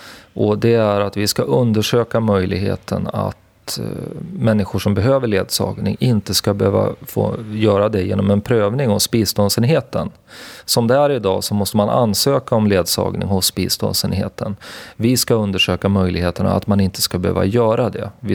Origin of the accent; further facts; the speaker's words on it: Västerås, Västmanland County, Sweden; born there; Jag är 38 år gammal. Jag bor på Oxbacken i Västerås. Jag är född i Västerås.